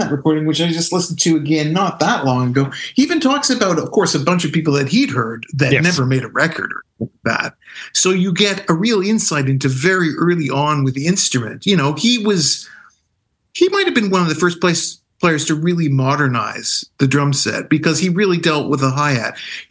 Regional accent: Regina, Saskatchewan, Canada; moved away; So I grew up in Regina, Saskatchewan, and so up until I would say the mid to late 80s, which by that time I'd already left town

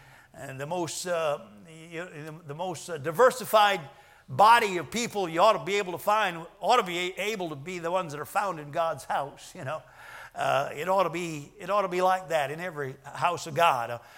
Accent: Arizona, United States; now in California, United States; I identify myself grudgingly sometimes as a Californian. I'm glad I was raised in Arizona.

